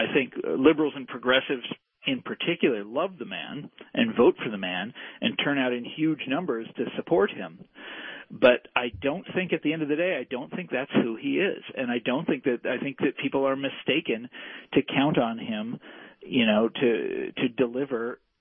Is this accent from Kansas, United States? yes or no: yes; Kansas, United States; let's talk about Kansas, my home state. I'm from the suburbs of Kansas City.